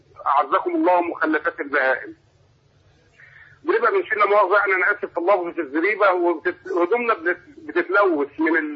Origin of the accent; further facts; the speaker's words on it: Tanta, Gharbia, Egypt; انت عارف احنا ارياف وبتاع من طنطا